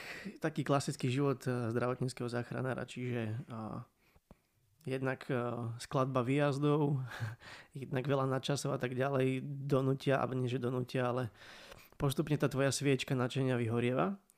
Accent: Poprad, Prešov Region, Slovakia; ale keďže som Popradčan

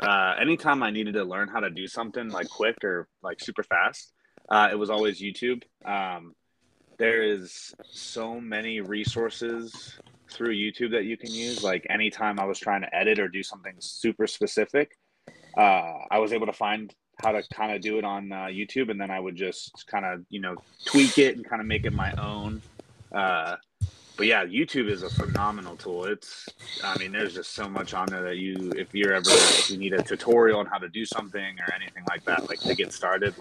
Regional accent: Pennsylvania, United States; moved away as an adult; I was originally from Pennsylvania and I went to college in Arizona.

